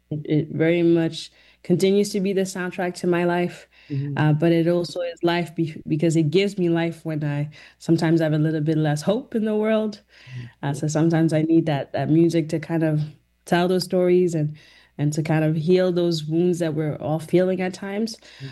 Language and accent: English; Côte d’Ivoire; also born or lived in Rwanda / Zimbabwe; I come from three corners of the continent. I was born in Rwanda. I grew up in Côte d'Ivoire, in Ivory Coast, and then I was raised also in Zimbabwe.